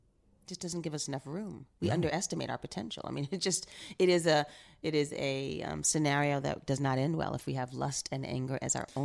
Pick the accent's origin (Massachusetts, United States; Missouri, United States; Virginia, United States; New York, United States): New York, United States; New York City; And I do think it was growing up in New York, in high school and then post college, living downtown in the East Village and Soho and in Tribeca, and then moving to Fort Greene